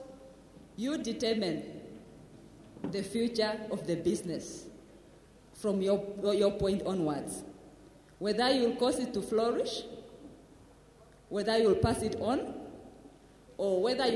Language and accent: English; Windhoek, Khomas, Namibia; I'm from Windhoek, Namibia.